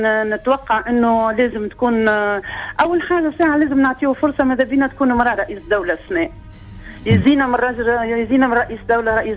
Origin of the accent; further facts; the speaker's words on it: Tunisia; انا كسيده تونسيه تهمني بلادي برشا ونحب بلادي برشا